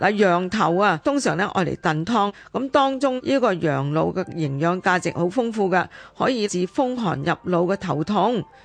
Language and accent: Cantonese; Hong Kong; 至于我哋香港人或者广东人中意食嘅羊腩